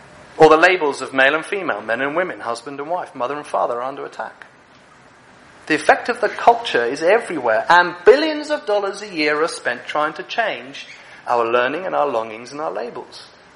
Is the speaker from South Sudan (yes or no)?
no; England, United Kingdom; In England, going to France isn't that big a deal. I'm from England.